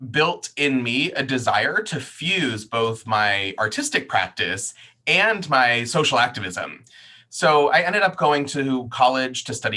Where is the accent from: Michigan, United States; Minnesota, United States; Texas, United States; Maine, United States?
Maine, United States; Portland; my hometown of Portland, Maine